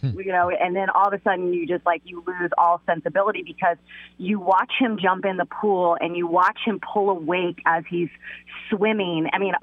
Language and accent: English; Fort Lauderdale, Florida, United States; So, listen, I grew up in Fort Lauderdale, so you do the math.